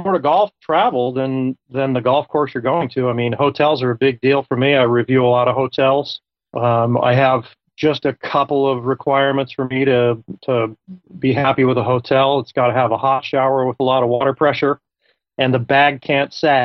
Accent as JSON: {"language": "English", "region": "Utah", "country": "United States", "tie": "born or raised there", "said": "I built a site here for my home state"}